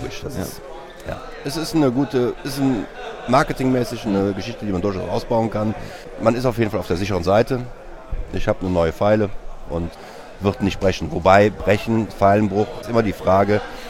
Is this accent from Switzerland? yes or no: no; Cologne, North Rhine-Westphalia, Germany; Ich als Kölner muss natürlich sagen, es ist eine der schönsten Städte.